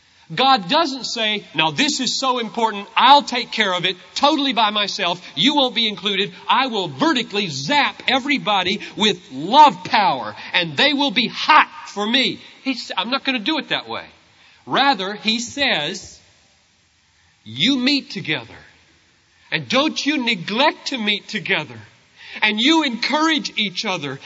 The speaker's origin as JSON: {"language": "English", "region": "South Carolina", "country": "United States", "tie": "born or raised there", "said": "I grew up in South Carolina."}